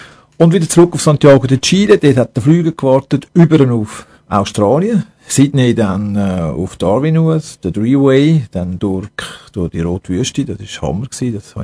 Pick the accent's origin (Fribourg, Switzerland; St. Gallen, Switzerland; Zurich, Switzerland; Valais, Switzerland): Zurich, Switzerland; Also ich bin ein Zürich-Kind. Kreis 4, da bin ich überhaupt sehr stolz drauf, und ich dir davon schon erklärt habe. 64er Jahrgang, dann dort in die Schule aufgewachsen